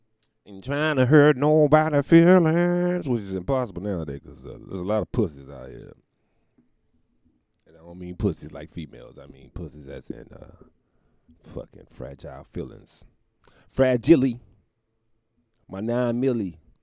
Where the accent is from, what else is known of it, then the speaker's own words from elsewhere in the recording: Jamaica; Me don't eat the poom poom. I'm Jamaican. We don't do that here.